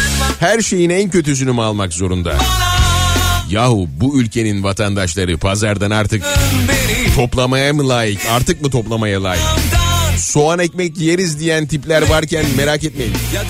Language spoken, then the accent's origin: Turkish; Nazilli, Aydın, Turkey; Evet ben Nazilliliyim.